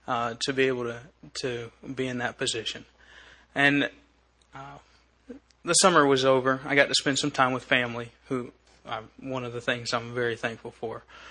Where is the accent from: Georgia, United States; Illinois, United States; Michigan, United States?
Georgia, United States; where are you from? Georgia.